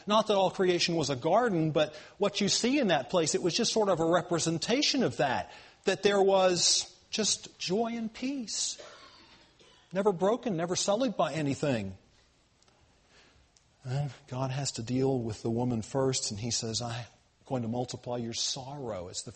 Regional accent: the South, United States; Now, you know, I grew up in the South

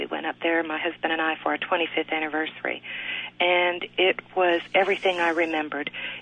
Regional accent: Miami, Florida, United States; I was brought up in Miami, and it's totally different from the air off the ocean of Florida.

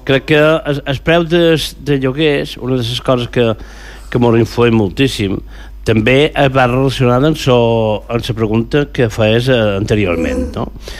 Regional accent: Balearic Islands, Spain; nosaltres puguem respirar com a mallorquins, puguem respirar dins la nostra ciutat i el nostre entorn.

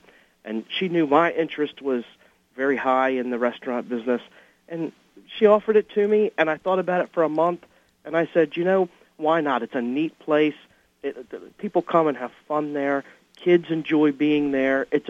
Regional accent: Edgewood, Maryland, United States; When I was a little kid, I grew up in Edgewood, Maryland, in Harford County

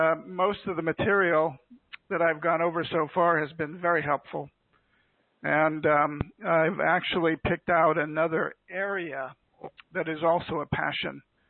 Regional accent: Seattle, Washington, United States; having a 200 or so history where I grew up in Seattle, Washington.

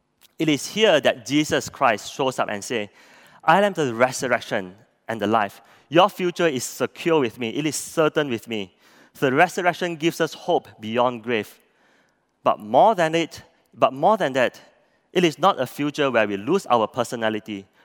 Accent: Penang, Malaysia; When I was growing up in Penang, my grandfather was a hawker selling char kway kak at Goh Tiao Lo, or street number 5.

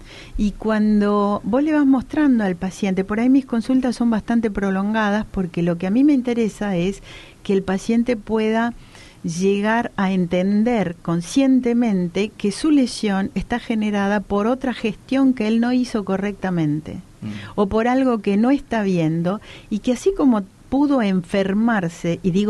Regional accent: Jujuy, Argentina; born there; now in Salta, Argentina; Yo nací en Jujuy, vivo en Salta hace 30 años

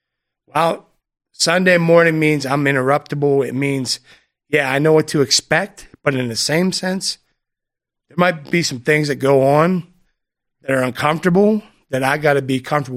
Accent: Tyrone, United States; I grew up in Tyrone, native Tyronian, blue collar, hard nosed, right?

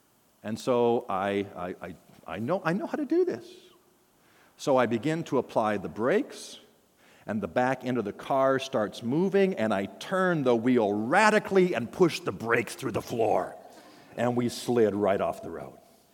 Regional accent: Washington, United States; I grew up in Washington State, and in the wintertime, the weather would turn rainy and sometimes snowy.

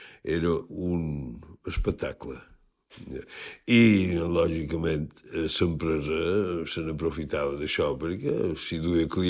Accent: Palma, Balearic Islands, Spain; born there; I vaig néixer aquí prop, a Ciutat, el carrer 31 de desembre, me diuen, dia 4 de desembre de 1944. Això vol dir que ja he fet els 81 anys.

